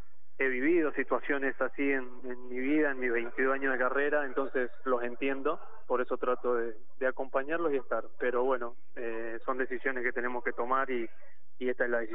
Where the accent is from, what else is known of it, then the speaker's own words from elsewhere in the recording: San Martín, Buenos Aires Province, Argentina; Hoy estoy en Capital, bueno, yo soy de San Martín, para el que sabe, hoy estoy en Capital